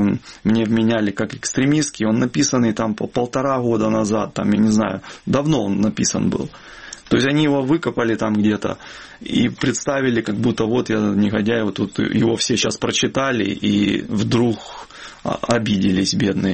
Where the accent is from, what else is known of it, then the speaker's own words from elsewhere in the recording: Ukraine; я украинец. То есть украинская символика говорила о том, что я украинец, поддерживаю Украину.